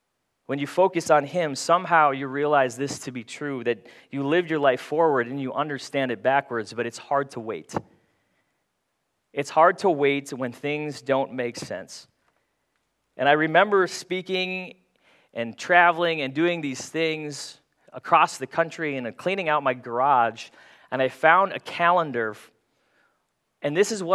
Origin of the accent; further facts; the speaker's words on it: Philippines; I was looking for a community to take me in as a Filipino kid with a Spanish name.